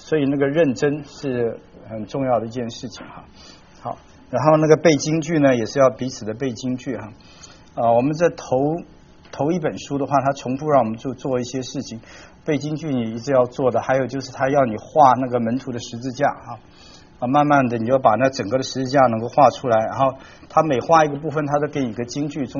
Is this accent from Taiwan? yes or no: yes; Taiwan; 就像我从台湾来，那台湾来的男的要当兵了